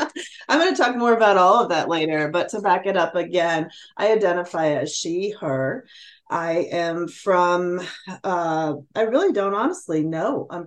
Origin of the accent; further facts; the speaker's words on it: Plano, Texas, United States; I grew up in Plano, Texas, for the most part, which is a very great school district, 98% white.